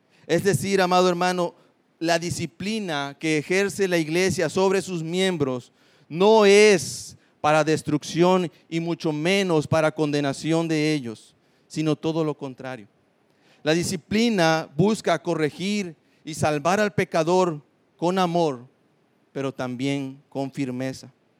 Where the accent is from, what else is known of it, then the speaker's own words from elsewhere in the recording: Coatzacoalcos, Veracruz, Mexico; Yo vengo de Coatzacoalcos y allá es una ciudad que está llena de arena por todos lados.